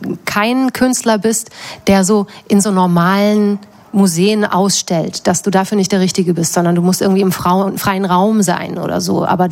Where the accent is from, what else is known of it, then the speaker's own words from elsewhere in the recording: Hesse, Germany; Ich komme da selber aus der Gegend.